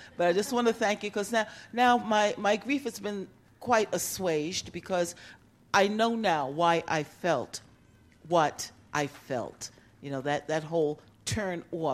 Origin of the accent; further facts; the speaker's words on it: New York, United States; I'm visiting from New York with my brother Chris.